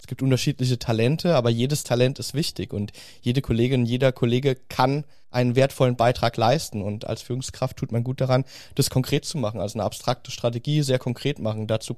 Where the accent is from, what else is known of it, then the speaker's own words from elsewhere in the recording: Rhineland-Palatinate, Germany; Die Pfalz ist meine Heimat